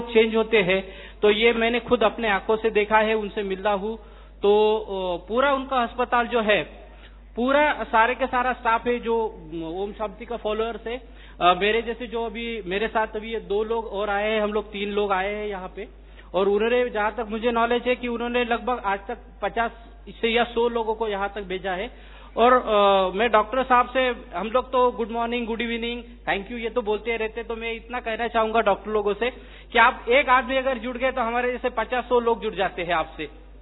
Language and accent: Hindi; Maharashtra, India; basically मैं मासिक महाराष्ट्र से हूँ